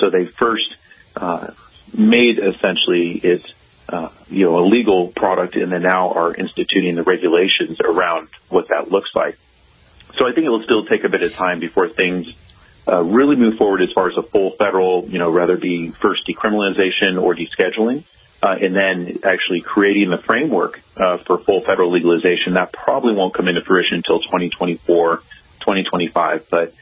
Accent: California, United States; You know, growing up in Northern California, I definitely was around the culture and the craft

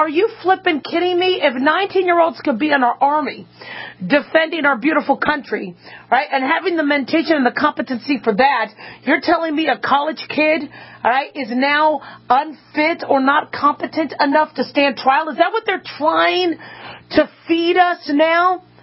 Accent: United States; I'm an American, and I live here, and I pay my taxes because we are a strong country.

